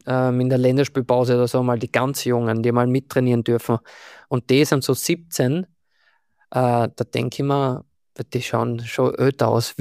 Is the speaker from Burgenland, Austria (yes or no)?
no; Graz, Styria, Austria; ich bin ein Grazer